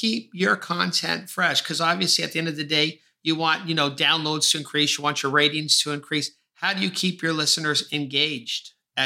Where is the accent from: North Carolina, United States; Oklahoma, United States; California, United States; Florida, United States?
California, United States; I'm just constantly learning new things about my home state, about California